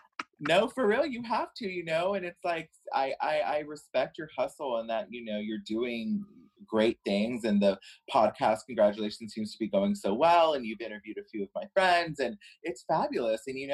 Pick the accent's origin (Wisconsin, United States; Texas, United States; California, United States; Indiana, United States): Texas, United States; Houston; So yeah, I'm from Houston, the Houston area, I guess, really the Gulf Coast.